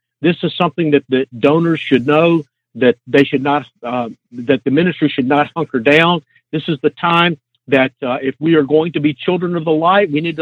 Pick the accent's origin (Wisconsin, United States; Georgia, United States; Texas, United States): Georgia, United States; Atlanta; I was raised in the Atlanta area. Many of the early executives of Chick-fil-A attended church with me when I was a kid.